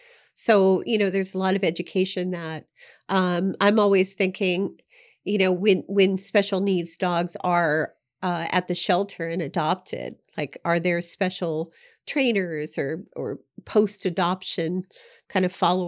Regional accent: Ireland; And of course, I had to control, being Irish, I was like, just got to control yourself here.

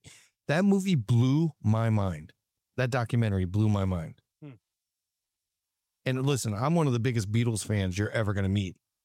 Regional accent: Canton, Ohio, United States; So I grew up in Canton, Ohio, just outside of Canton, Ohio.

